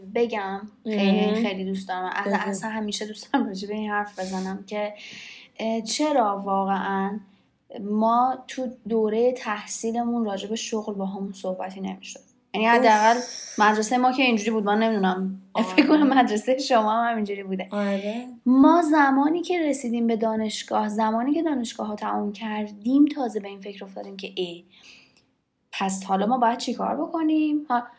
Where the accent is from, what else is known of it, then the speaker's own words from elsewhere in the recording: Iran; من گفتم من ایرانی هستم